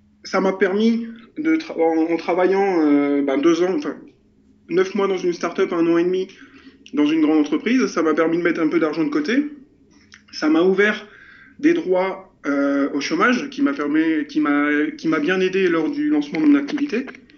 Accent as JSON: {"language": "French", "town": "Lille", "region": "Hauts-de-France", "country": "France", "said": "je viens de Lille"}